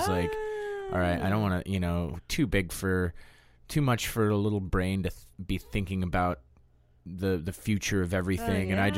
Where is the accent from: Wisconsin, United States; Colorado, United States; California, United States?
Colorado, United States; Denver; I grew up in Denver, Colorado, mainly in the suburbs. I was born in Denver, but then just sort of, like, homogenized in the suburbs